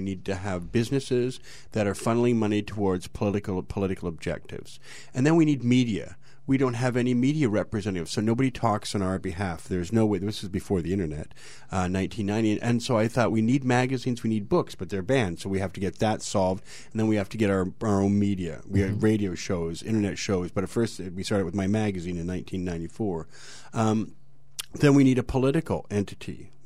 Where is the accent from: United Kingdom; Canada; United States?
Canada; Ontario; I said, because I'm from Ontario